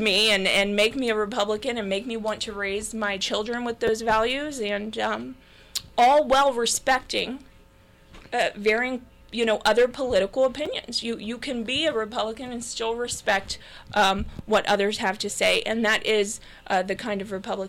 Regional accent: Columbus, Ohio, United States; I grew up in Columbus, so really diverse with a very diverse family

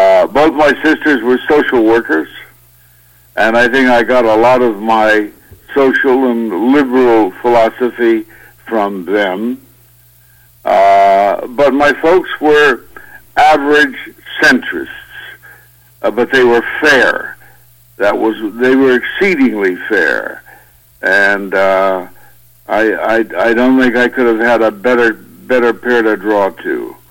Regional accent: Kansas City, Kansas, United States; And bear in mind, we came from Kansas, which in those days had a good, strong, clean, conservative aspect. But we came from Kansas City, Kansas, which bordered on the slave state of Missouri

